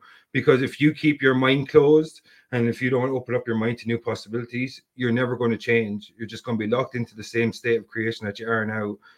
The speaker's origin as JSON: {"language": "English", "region": "England", "country": "United Kingdom", "accent": "Midlands", "said": "my accent, like I'm from the Midlands, so we kind of mispronounce certain words, like even though like I'd be considered well spoken enough, that like a TH becomes a D and stuff like that. And we drop letters at the end of certain words."}